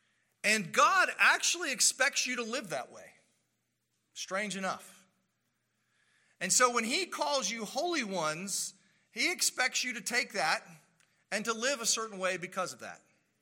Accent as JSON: {"language": "English", "country": "United States", "said": "I am a true-blooded American. I am not British in any sense of the term."}